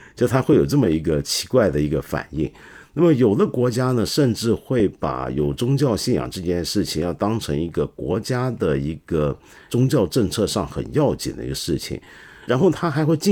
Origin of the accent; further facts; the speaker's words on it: China; 我们中国人去印尼旅行的话，最常去的地方大概就是巴厘岛